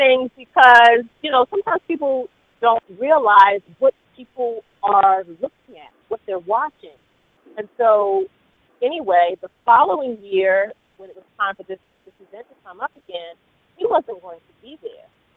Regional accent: Baltimore, Maryland, United States; I'm from Baltimore, and Reggie Wells came to Baltimore.

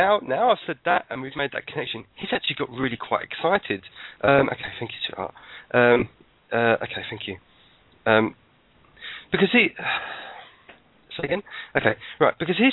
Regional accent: England, United Kingdom; now in Wales; Now, I'm English and I live in Wales

